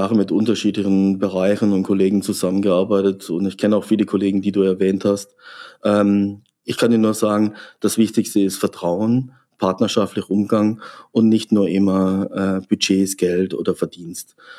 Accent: Freiburg, Baden-Württemberg, Germany; Oh, Freiburg ist mein Geburtsort, meine Heimat, mein Zuhause.

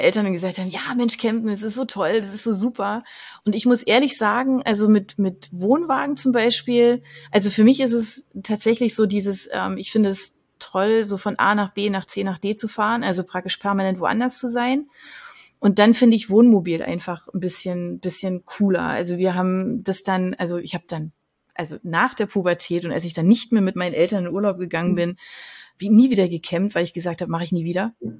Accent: Berlin, Germany; ich komme ja auch aus Berlin

